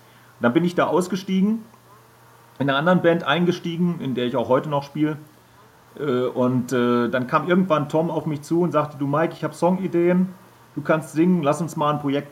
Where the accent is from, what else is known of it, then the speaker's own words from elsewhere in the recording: Halle, Saxony-Anhalt, Germany; Aus Sachsen-Anhalt. Wir kommen aus Halle an der Saale, richtig?